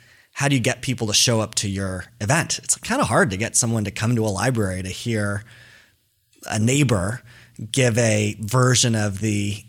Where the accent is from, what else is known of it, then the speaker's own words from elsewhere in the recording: San Francisco, California, United States; I was from San Francisco or from the Bay Area, and so kind of knew about tech and startups